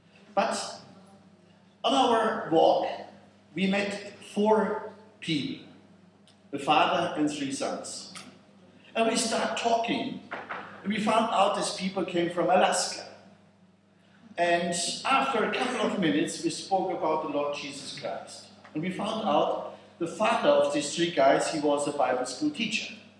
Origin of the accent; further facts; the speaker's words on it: Australia; You have to know I'm from Australia.